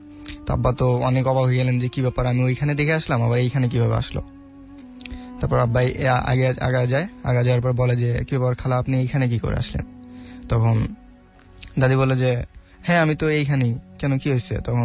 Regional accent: Dhunat, Rajshahi Division, Bangladesh; আমি বগুড়া থেকে আসছি, বগুড়ার দুনট থেকে আসছি।

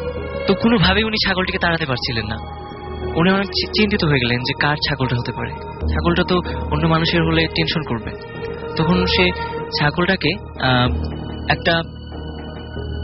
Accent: Dhaka, Dhaka Division, Bangladesh; ধানমন্ডি থেকে এসেছি।

